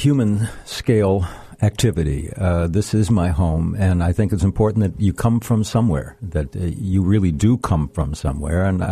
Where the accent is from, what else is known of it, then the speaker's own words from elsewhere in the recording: Madison, Wisconsin, United States; I'm from Madison, Wisconsin.